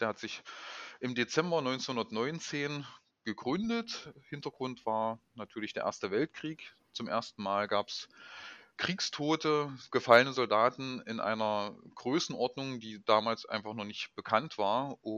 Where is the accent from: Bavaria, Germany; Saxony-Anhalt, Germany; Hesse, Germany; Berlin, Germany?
Saxony-Anhalt, Germany; dass in meinem Heimatland Sachsen-Anhalt die Stelle des Bildungsreferenten frei geworden ist